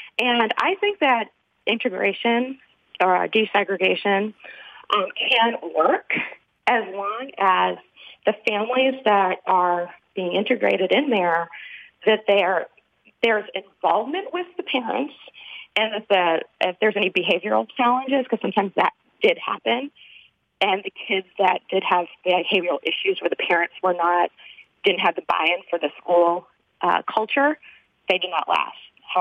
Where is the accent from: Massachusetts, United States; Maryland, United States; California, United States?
Massachusetts, United States; Boston; I grew up in Boston area, and it was pretty homogenous, mostly, I think, 98% white, the school system that I grew up in. I happen to be an African-American female